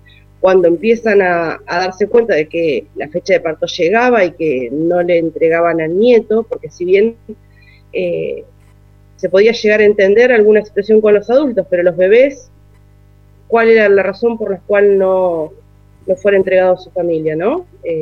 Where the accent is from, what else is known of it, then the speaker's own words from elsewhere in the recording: Bahía Blanca, Buenos Aires Province, Argentina; born there; Yo nací en Bahía Blanca en el año 1975.